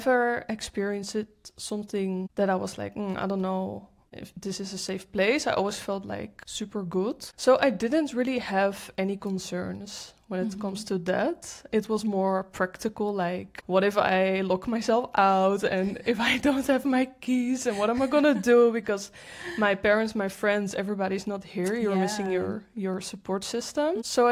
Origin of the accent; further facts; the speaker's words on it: Netherlands; English is a second language; now in Lisbon, Portugal; as you might know, I'm from the Netherlands.